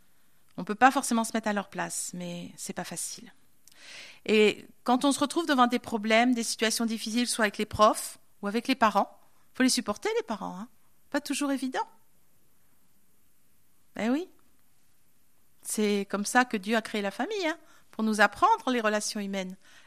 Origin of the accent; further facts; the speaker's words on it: France; parce qu'on est français. En bon français, il faut qu'on râle quand même.